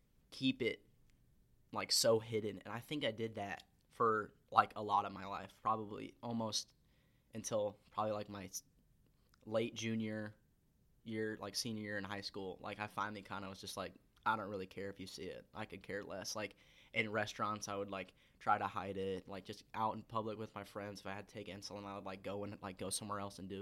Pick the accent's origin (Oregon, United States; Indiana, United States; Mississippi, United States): Indiana, United States; Bloomington; I'm from Bloomington, Indiana, and I was diagnosed with diabetes when I was in eighth grade.